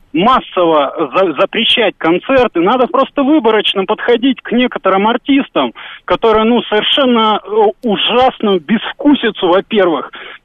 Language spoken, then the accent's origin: Russian; Moscow, Russia; я из Москвы.